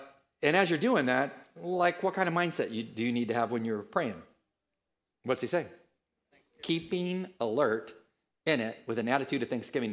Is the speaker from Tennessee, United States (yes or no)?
no; California, United States; I came from Northern California where our city was surrounded by 2,000 miles of a delta.